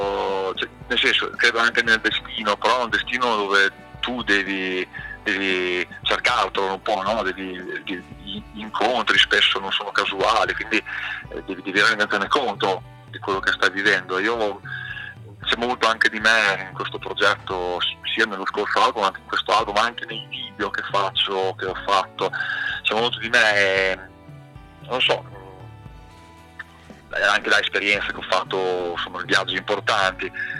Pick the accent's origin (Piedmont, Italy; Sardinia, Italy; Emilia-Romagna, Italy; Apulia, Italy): Emilia-Romagna, Italy; Bologna; perché sono di Bologna